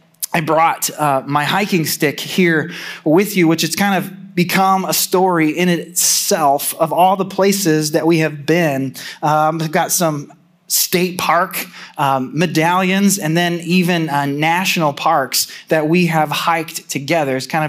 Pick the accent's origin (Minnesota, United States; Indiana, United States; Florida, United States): Indiana, United States; Noblesville; I've been here in this community where I've grown up. I grew up in Noblesville